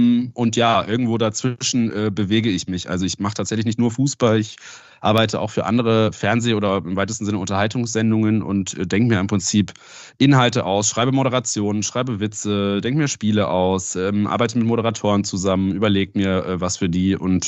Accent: Halle, Saxony-Anhalt, Germany; moved away; Ich komme aus Halle an der Saale, ja, ganz ursprünglich. Bin aber seit, lass mich lügen, über 12 Jahren oder so schon nicht mehr da. Aber ja, ich bin ein richtiger Hallenser.

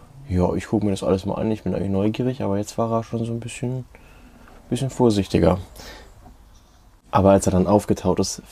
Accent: Hanover, Lower Saxony, Germany; born there; ich bin geboren in Hannover.

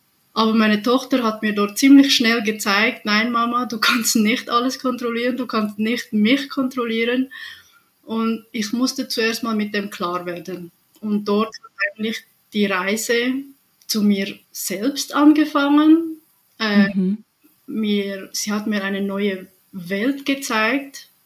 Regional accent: Switzerland; Ich komme aus der Schweiz.

